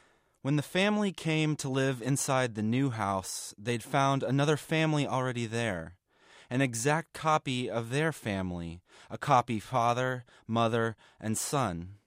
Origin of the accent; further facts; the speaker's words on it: Atlanta, Georgia, United States; I'm from Atlanta, Georgia.